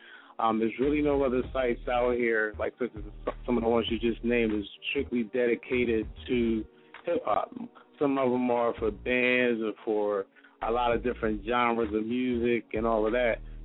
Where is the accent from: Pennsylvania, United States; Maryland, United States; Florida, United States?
Pennsylvania, United States; Philadelphia; and we're from Philadelphia, so. Sort of Philly background.